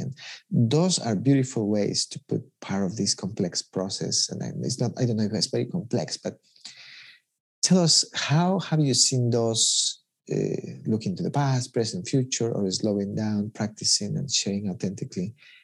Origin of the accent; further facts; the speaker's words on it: Ecuador; I mean, I'm from Ecuador